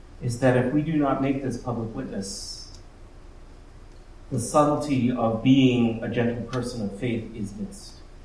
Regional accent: Boston, Massachusetts, United States; I grew up in the Boston area. I come out of the congregational tradition.

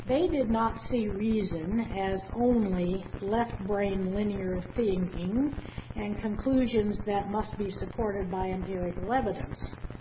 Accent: Midwest, United States; and for me growing up in Unitarian churches throughout the Midwest.

